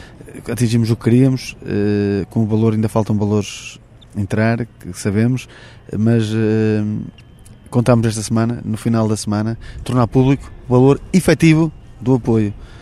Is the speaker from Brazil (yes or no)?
no; Santa Maria da Feira, Aveiro, Portugal; Perguntavam-me esta semana em Santa Maria da Feira, que é de onde eu sou